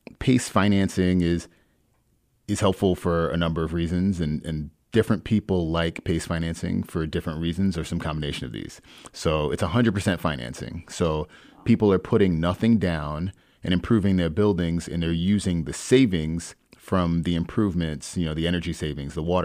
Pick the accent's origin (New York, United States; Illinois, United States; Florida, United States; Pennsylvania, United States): New York, United States; now in Michigan, United States; I'm from New York, and I've sort of bounced around a lot and ended up in Michigan.